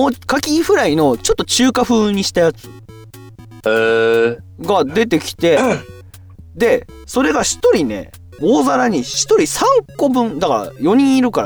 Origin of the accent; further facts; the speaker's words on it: Gunma, Japan; also born or lived in Tokyo; まあ、地元群馬に東京とかで働いてて、妻、今の妻まだ結婚してないけどを連れて戻ってきて、